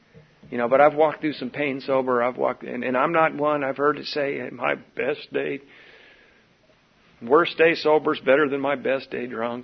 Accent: Ocean Beach, California, United States; I told you that I grew up in Ocean Beach in the 70s, so.

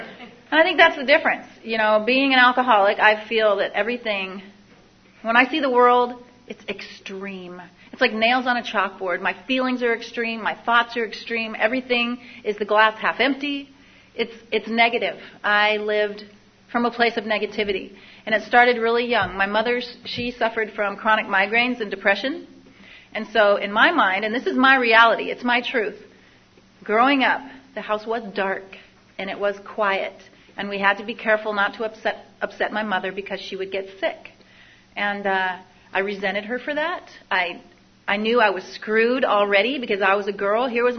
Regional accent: Seattle, Washington, United States; And I grew up in Seattle, Washington, by a single mother and a brother 3 years my senior.

